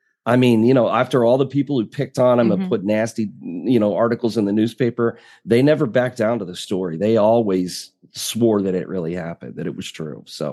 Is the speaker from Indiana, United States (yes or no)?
no; Decatur, Illinois, United States; Just 2 weeks ago in my hometown in Decatur, Illinois, somebody snagged a 15-foot alligator.